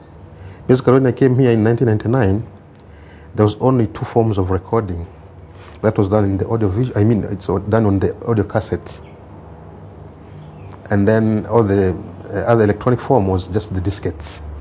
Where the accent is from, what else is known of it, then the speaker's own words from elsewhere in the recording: Tanzania; I'm from the United Republic of Tanzania.